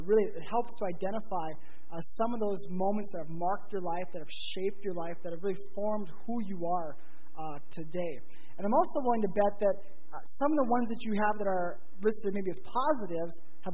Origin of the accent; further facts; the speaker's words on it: Grand Forks, North Dakota, United States; I grew up in Grand Forks, North Dakota, which is about an hour north.